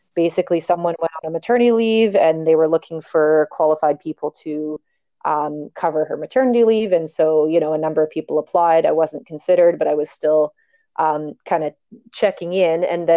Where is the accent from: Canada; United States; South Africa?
Canada; Huntsville, Ontario; And I grew up in Huntsville, like a kind of Muskoka area.